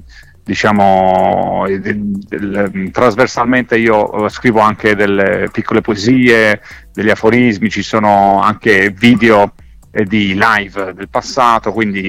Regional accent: Apulia, Italy; poi io vivo in Puglia, quindi farò anche delle cose nella mia terra.

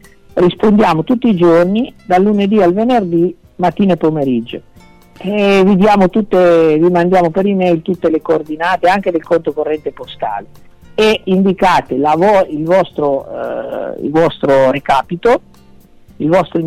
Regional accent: Piedmont, Italy; born there; io sono nato a 3 km dai Becchi, dove è nato Don Bosco, nel cuore del Monferrato.

